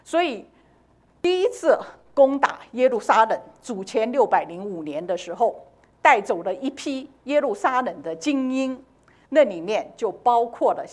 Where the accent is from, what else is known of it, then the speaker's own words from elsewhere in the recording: China; 就像我们中国人说，县官不如县管，对不对？